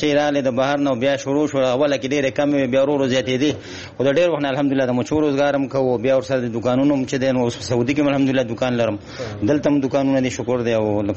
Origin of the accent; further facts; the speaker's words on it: Jalalabad, Nangarhar, Afghanistan; زه د جلال آباد یم